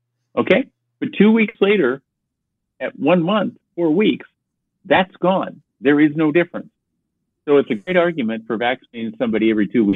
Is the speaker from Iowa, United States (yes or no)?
yes; Iowa, United States; a favorite of mine since I'm originally from Iowa